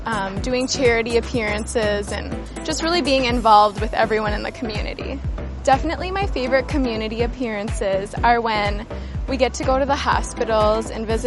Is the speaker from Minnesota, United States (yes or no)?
yes; Burnsville, Minnesota, United States; I'm from Burnsville, Minnesota, and this is my third year on the team.